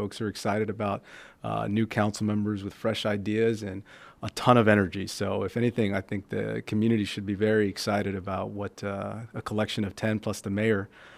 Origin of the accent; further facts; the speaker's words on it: San Antonio, Texas, United States; You know, I tell folks I grew up in San Antonio all my life, got my high school degree here